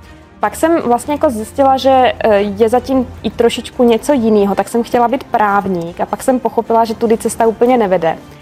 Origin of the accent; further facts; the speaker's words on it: Zlín, Zlín Region, Czechia; A já jsem přišla ze Zlína, prvýkrát v životě v Praze